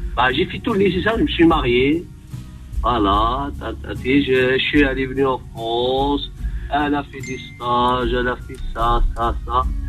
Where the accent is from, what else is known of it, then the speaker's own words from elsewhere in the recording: Béjaïa, Béjaïa Province, Algeria; Je suis de Bijaya.